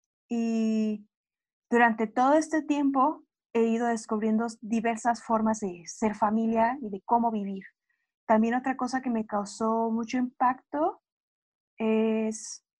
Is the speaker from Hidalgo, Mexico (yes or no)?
no; Chihuahua, Mexico; a comparación de donde yo vengo, de Chihuahua